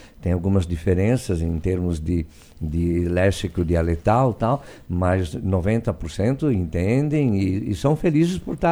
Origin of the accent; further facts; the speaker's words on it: Nova Veneza, Santa Catarina, Brazil; eu principalmente, que não sou de Uruçanga, sou de Nova Veneza, onde o dialeto belunês ele é muito menos falado que aqui. Meu dialeto de origem é mais o dialeto da planície do Vêneto, que tem algumas diferenças